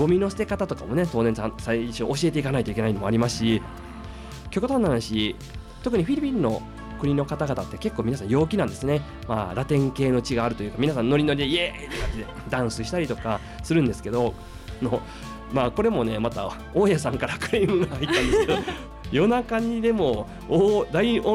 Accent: Wakayama, Japan; 和歌山県出身なんですけども、和歌山の高校で

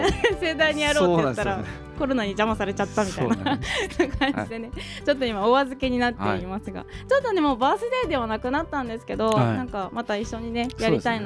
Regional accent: Miyazaki, Japan; born there; 私が南国の宮崎生まれというところから

